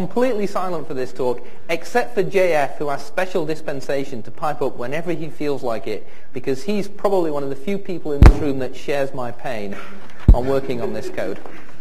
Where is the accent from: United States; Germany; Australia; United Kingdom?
United Kingdom; England; So apologies for giving the talk in English, but being English, I don't know any other language.